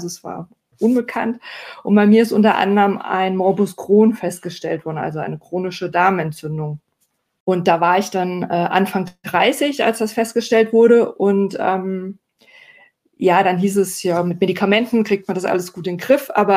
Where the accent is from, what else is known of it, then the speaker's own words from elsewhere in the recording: Hesse, Germany; in Hessen, wo ich herkomme.